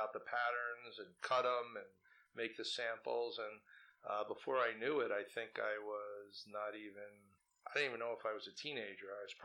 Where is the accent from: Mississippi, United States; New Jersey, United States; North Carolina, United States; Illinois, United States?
New Jersey, United States; Fair Lawn; I come from a town in Bergen County, New Jersey, called Fairlawn. I graduated from Fairlawn High School.